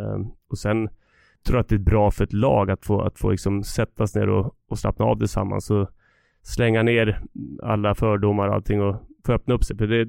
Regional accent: Leksand, Dalarna County, Sweden; när jag var liten kille i Leksand

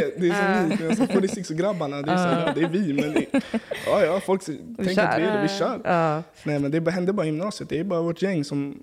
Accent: Stockholm, Stockholm County, Sweden; jag är 19 år

